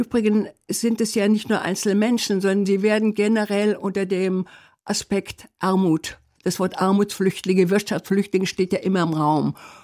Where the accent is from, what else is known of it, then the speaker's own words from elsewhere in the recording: West Germany, Germany; ich bin in einer Gegend aufgewachsen im Westen Deutschland, wo dieses Thema eigentlich gar keine Rolle spielte. Wir hatten keine Flüchtlinge, wir hatten Menschen, kamen sehr selten zu uns, es gab keine Arbeitsplätze